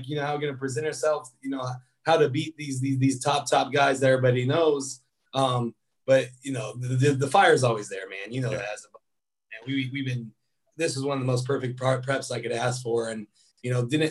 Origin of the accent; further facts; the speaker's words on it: Des Moines, Iowa, United States; I grew up in Des Moines, Iowa, which is only 5 hours away.